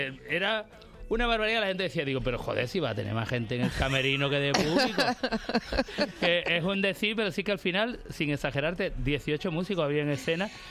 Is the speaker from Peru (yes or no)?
no; Andalusia, Spain; Y que soy además andaluz por los 4 costados